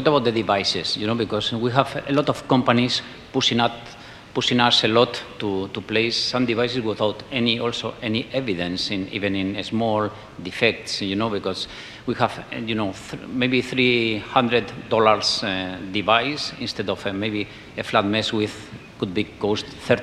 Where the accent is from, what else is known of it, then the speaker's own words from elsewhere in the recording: Madrid, Community of Madrid, Spain; English is a second language; from Madrid, Spain.